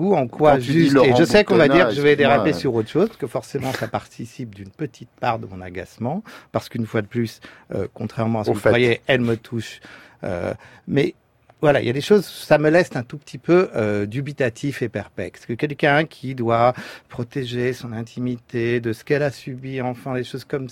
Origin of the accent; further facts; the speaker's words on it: England, United Kingdom; French is a second language; Je pense qu'on le sait, je suis anglais, on a une aristocratie, on a une royauté